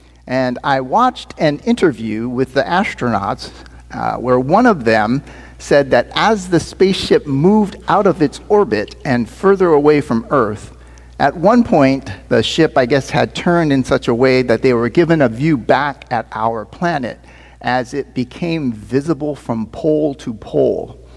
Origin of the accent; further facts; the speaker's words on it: Sacramento, California, United States; also born or lived in Los Angeles; I grew up here in the Sacramento area through the end of high school. But I then moved to and lived in the Los Angeles area for the better part of 23 years, starting about a year after I had graduated from high school.